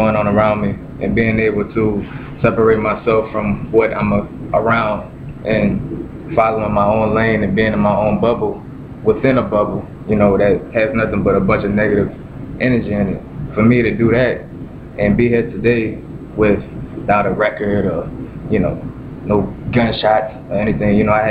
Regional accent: Slidell, Louisiana, United States; now in New Orleans, United States; I live in New Orleans. I'm from Slidell, right outside of New Orleans.

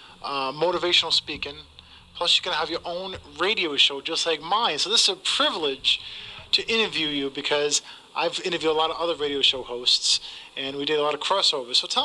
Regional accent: New England, United States; now in Atlanta, United States; I come from New England, of course, and you said you've been to Chicago recently.

